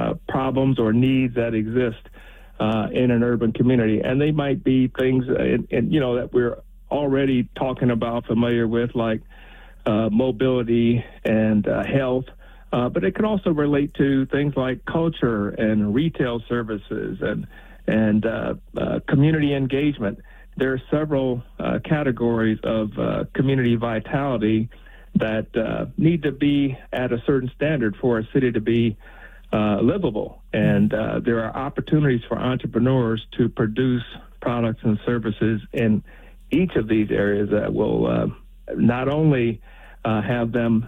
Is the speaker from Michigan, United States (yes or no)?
yes; Flint, Michigan, United States; when I was growing up in Flint in the 1960s.